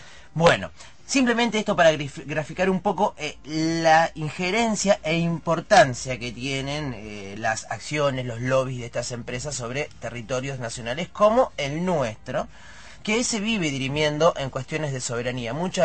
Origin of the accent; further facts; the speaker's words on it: Argentina; qué derechos tenemos nosotros como argentinos